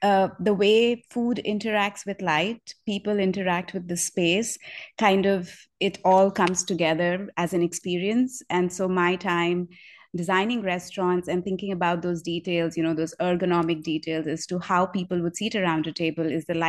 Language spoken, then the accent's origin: English; India; growing up, born and brought up in India